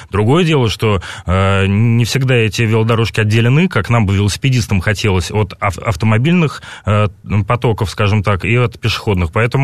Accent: Moscow, Russia; я в москвич

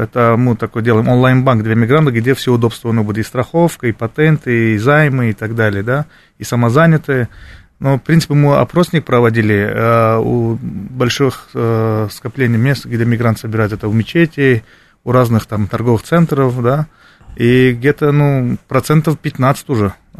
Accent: Quba, Quba District, Azerbaijan; born there; Russian is a second language; also born or lived in Russia; И дома разговаривали на этих языках, как бы. Я сам родился тоже в Азербайджане, город Куба, поселок Краснослобода. Я сам горский еврей по национальности.

